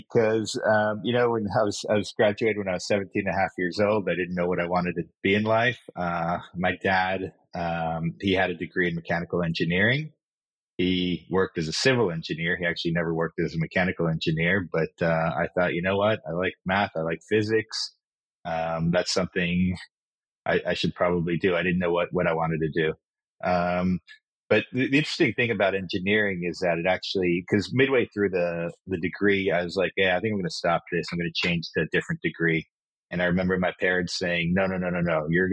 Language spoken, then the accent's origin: English; Kenya; moved away as an adult; now in United States; that to me was normal growing up in Kenya